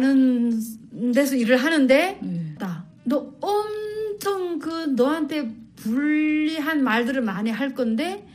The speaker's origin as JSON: {"language": "Korean", "country": "South Korea", "lives_now": "United States", "said": "나 한국에서 왔는데 이렇게 해서 이렇게 하는 사람이다."}